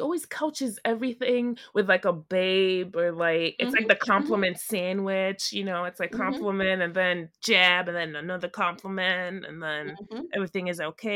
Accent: New York, United States; And I'm from New York. I'm always walking around.

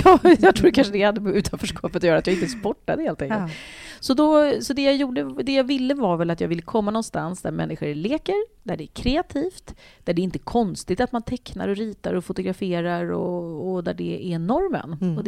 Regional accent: Vånga, Östergötland, Sweden; also born or lived in Öxnered; jag föddes i ett kollektiv som låg mitt ute på vischan i en liten byhåla som heter Vånga, som låg mellan Norrköping och Linköping. Och där växte jag upp med en massa människor.

